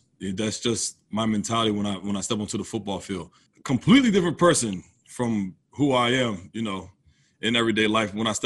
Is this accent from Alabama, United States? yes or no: no; Blackwood, New Jersey, United States; Where I grew up is right outside of Philadelphia. So that Philadelphia area is definitely Philly's a sports town all the way.